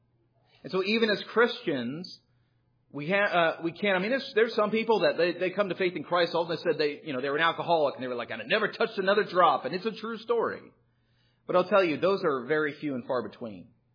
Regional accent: California, United States; We grew up in Southern California. We'd go camping at the beach.

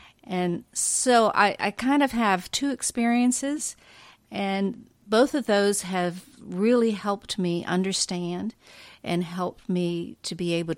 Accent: Pennsylvania, United States; also born or lived in New York; I was raised in Pennsylvania, New York. My parents were Salvation Army officers, so we moved around a lot. And then I left for college to Kentucky

